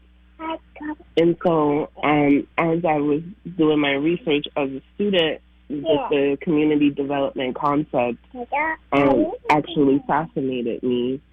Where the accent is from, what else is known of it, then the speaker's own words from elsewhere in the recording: Portland, Oregon, United States; And I was raised around people and connecting to people. I'm born and raised in Portland.